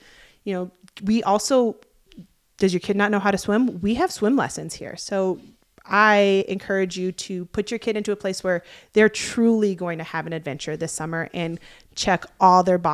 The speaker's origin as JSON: {"language": "English", "region": "Hawaii", "country": "United States", "tie": "born or raised there", "said": "growing up in Hawaii, there wasn't summer camps"}